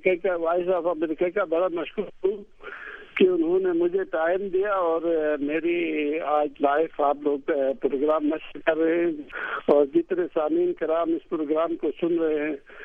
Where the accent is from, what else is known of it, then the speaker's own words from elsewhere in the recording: Gilgit, Gilgit-Baltistan, Pakistan; میں گلگت سے تعلق رکھتا ہوں, بچپن سے ہی مجھے بڑا شوق تھا پولو کا